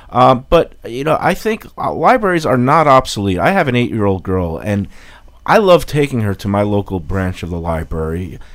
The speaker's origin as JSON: {"language": "English", "region": "New York", "country": "United States", "tie": "born or raised there", "said": "I grew up in New York where we had some huge..."}